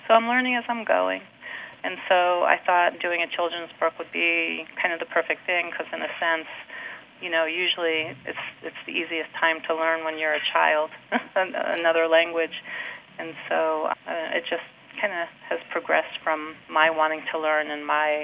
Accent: New York, United States; moved away as an adult; Unfortunately, I grew up in New York, but when I got married, we kind of moved out of state and farther away.

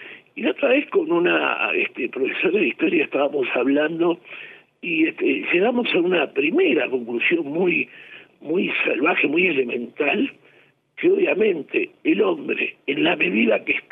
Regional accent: Uruguay; como uruguayo judío que soy

